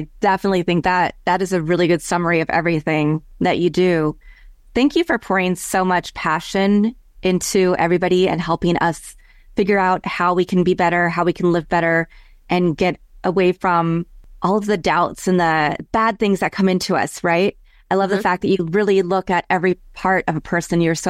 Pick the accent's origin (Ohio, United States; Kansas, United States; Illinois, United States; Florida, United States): Kansas, United States; And, I'm from Kansas originally.